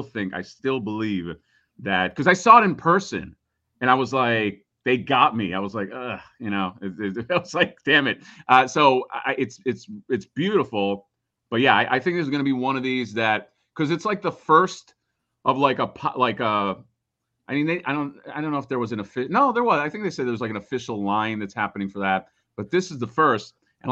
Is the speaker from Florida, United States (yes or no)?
yes; Miami, Florida, United States; there was an arcade when I was growing up in Miami